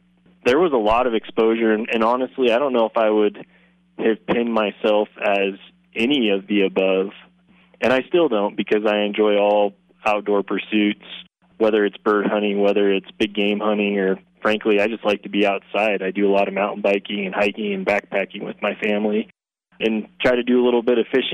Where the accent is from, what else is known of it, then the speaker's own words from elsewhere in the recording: Imbler, Oregon, United States; So I grew up in Northeast Oregon, a little community called Imbler, which is in Union County.